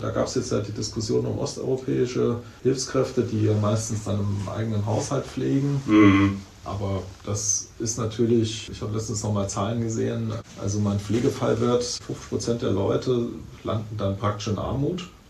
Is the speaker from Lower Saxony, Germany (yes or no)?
no; Saarland, Germany; Also ich komme aus dem Landkreis St. Wendel.